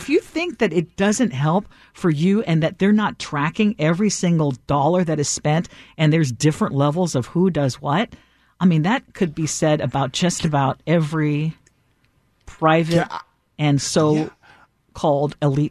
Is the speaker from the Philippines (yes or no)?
yes; Philippines; the wealthiest person I knew growing up in the Philippines